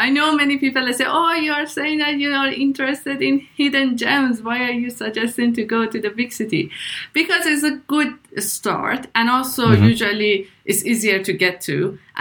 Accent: Iran; And I'm originally from Iran.

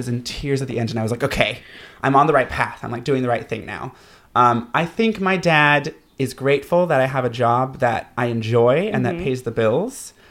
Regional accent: Kentucky, United States; I mean, growing up in Kentucky, I don't think my parents were ever actually homophobic

